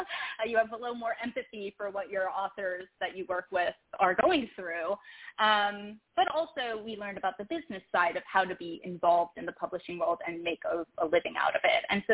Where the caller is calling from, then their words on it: Ann Arbor, Michigan, United States; I'm calling in from Ann Arbor, Michigan